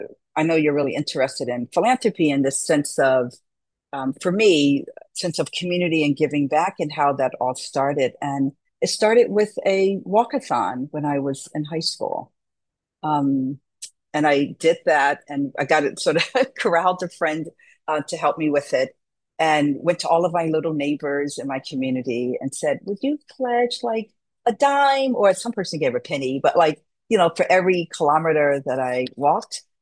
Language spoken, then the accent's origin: English; Newark, New Jersey, United States; You know, so as I mentioned, I grew up in Newark and I knew I could not go, our family could not afford for me to go out of school, out of state.